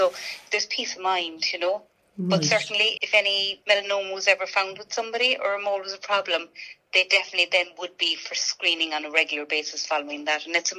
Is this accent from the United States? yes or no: no; Ireland; we as Irish people with fair skin, we do tend to forget.